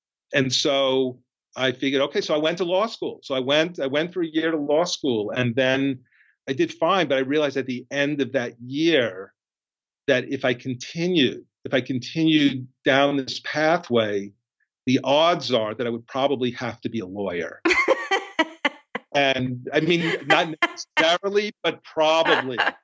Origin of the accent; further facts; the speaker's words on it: Queens, New York, United States; So I grew up in Queens in an apartment building. I mean, it was very Woody Allen-esque, actually